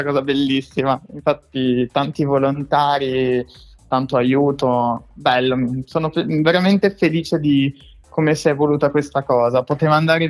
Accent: Emilia-Romagna, Italy; abbiamo voluto portare la Romagna al centro, quindi un tributo verso la mia terra

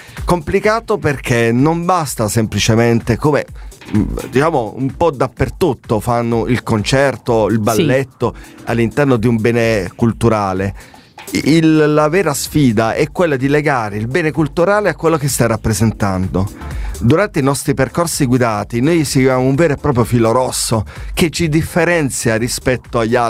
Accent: Taranto, Apulia, Italy; now in Leporano, Italy; attualmente Leporano, ok? che abito da una decina d'anni, però sono tarantino.

